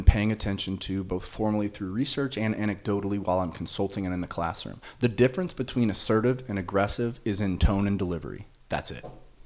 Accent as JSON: {"language": "English", "country": "Ireland", "said": "You know, I'm Irish."}